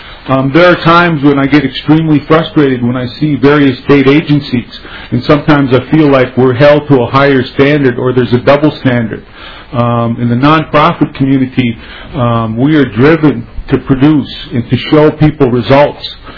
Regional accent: Walker, Minnesota, United States; also born or lived in Twin Cities; and I'm originally from the Walker area, and I spent 22 years in the Twin Cities. I've always been a country boy at heart

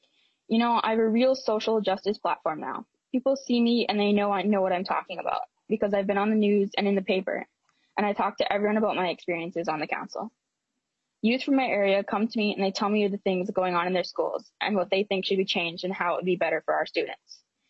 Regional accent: Bemidji, Minnesota, United States; I'm a junior from Bemidji, Minnesota.

